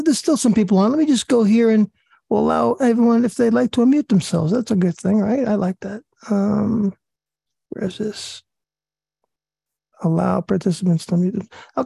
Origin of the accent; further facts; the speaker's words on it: New Jersey, United States; I went to school in Staten Island, so I was in Brooklyn. I was that area there, but I grew up in Jersey, and now I'm in Pennsylvania. So I don't know what accent I have.